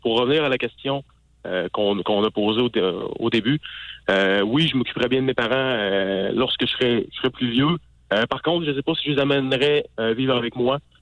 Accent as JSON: {"language": "French", "town": "Sainte-Foy", "region": "Quebec", "country": "Canada", "tie": "born there", "said": "Je suis né à Sainte-Foy-Cap-Rouge dans une famille quand même bien aisée."}